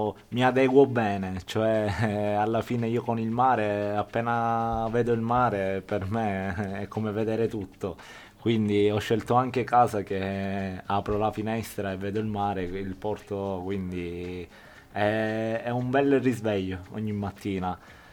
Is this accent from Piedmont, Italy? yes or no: no; Palermo, Sicily, Italy; amo il Palermo come squadra del mio paese